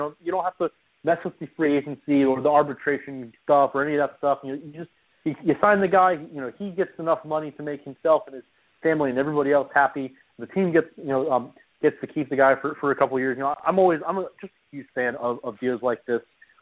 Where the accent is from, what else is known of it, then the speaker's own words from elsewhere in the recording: Houston, Texas, United States; see if Mr. Corey Kluber can get knocked around a little bit by my hometown Astros.